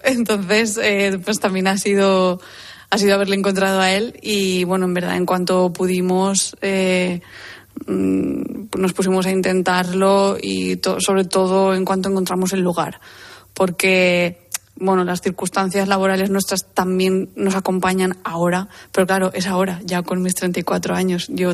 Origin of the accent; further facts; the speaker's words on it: Valencia, Valencian Community, Spain; now in Benigànim, Spain; yo sí que soy de Valencia capital